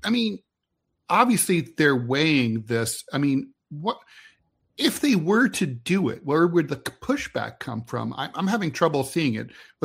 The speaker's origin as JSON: {"language": "English", "town": "New York City", "region": "New York", "country": "United States", "said": "as a New Yorker, I'm recognizing this, we have alternate side of the street parking"}